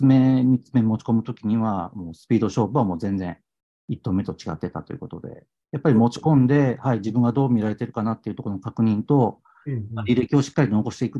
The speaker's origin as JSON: {"language": "Japanese", "region": "Kansai", "country": "Japan", "said": "まあ、もちろん関西出身なので、関西の地元の方で買いたいなっていうところで"}